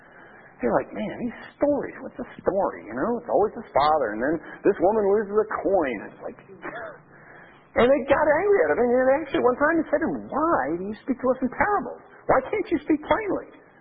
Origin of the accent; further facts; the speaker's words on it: United States; and I grew up in the States